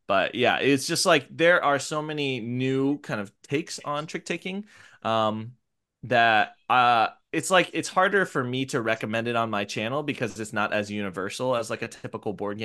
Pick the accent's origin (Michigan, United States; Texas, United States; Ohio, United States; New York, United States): Ohio, United States; Cincinnati; now in Portland, United States; So I'm from the Midwest. I'm from Cincinnati. I grew up playing trick-taking games like Euchre, Hearts, etc.